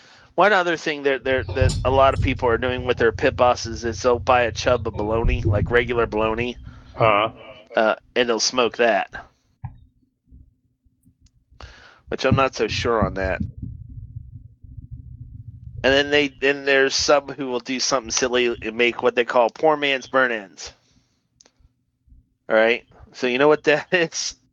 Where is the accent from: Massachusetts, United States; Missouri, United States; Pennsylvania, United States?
Pennsylvania, United States; And I know a lot of people think it's gross, but, you know, hey, I grew up in Pennsylvania, so I had to eat it.